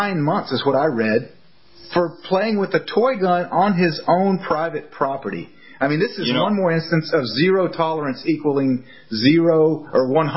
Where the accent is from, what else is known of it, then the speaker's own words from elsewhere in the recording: Texas, United States; I mean, I grew up in Texas. I shot my BB gun all the time.